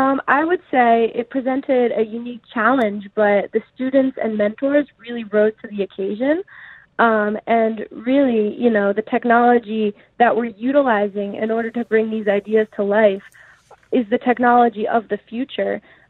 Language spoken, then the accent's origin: English; Philadelphia, Pennsylvania, United States; we are in talks actually in my hometown of Philadelphia in the United States to be open to launching this project.